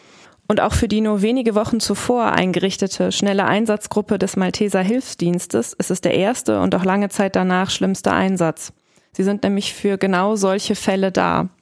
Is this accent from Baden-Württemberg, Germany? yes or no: no; Bonn, North Rhine-Westphalia, Germany; als gebürtige Bonnerin